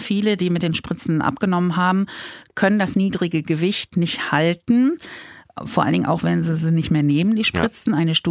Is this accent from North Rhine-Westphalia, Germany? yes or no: yes; Rees, North Rhine-Westphalia, Germany; Ich bin am Niederrhein geboren und habe die ersten Jahre meines Lebens in Rees verbracht. Das ist so ein ganz kleines Dörfchen und da wurde auch Reeser Platt gesprochen.